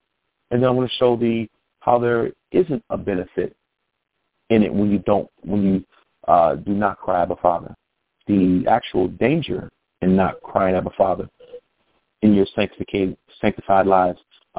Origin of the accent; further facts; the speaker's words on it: Detroit, Michigan, United States; Oh, no. I'm from Detroit.